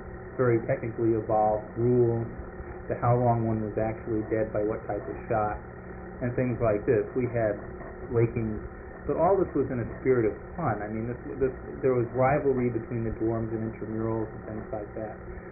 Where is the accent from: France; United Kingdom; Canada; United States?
United States; New York; And of course, growing up on Long Island, I mean, who doesn't know what an ocean looks like?